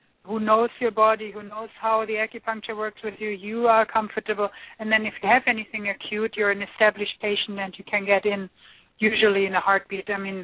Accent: Germany; I'm the real thing. I'm from Germany, so it's double N.

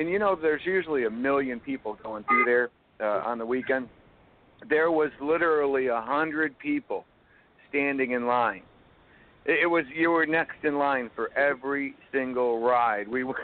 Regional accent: Michigan, United States; And I'm from Michigan, too

